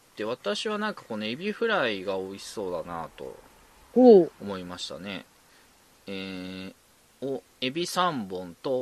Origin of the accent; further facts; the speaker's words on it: Yokohama, Kanagawa, Japan; 前回紹介したあの陣ヶ下渓谷公園、私の実家の近くですね